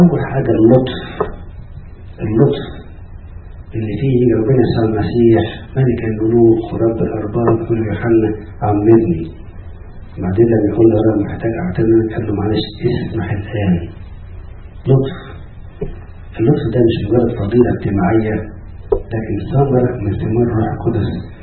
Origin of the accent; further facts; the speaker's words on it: Egypt; واحنا كمصريين جايز وقت الخطوبة موجودة إلى حين